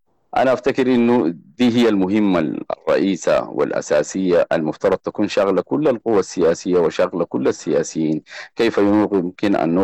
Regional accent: Sudan; وجعلتنا كسودانيين نازحين في الداخل أو مشردين ولاجئين في خارج البلاد

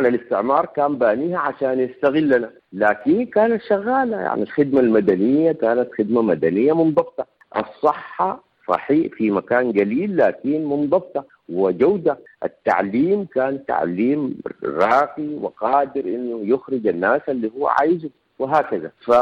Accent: Sudan; نحن السودانيين اللي عرفنا المهد، عرفنا إنه نحن سودانيين

